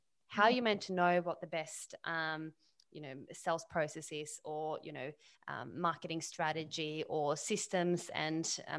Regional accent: Sweden; moved away as an adult; now in Australia; So I'm from Sweden. I moved to Australia 11 years ago. Didn't plan to stay here, but you know, here I am 11 years later, which is amazing.

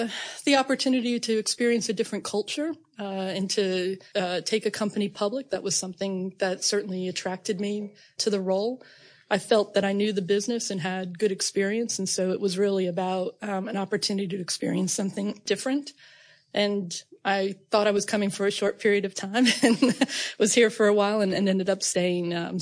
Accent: New York, United States; But yeah, grew up in New York, spent 20 years about an hour north of New York City by West Point in the Hudson Valley.

